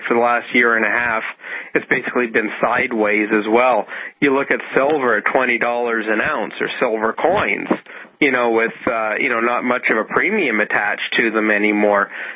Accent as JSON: {"language": "English", "region": "British Columbia", "country": "Canada", "said": "I'm from British Columbia, for those listeners who don't know"}